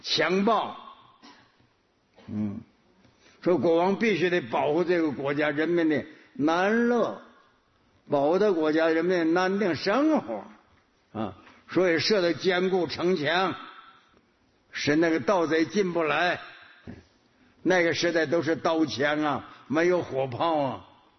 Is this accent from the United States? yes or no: no; Northeast China, China; 我小时候在我们东北修城堡，一个村落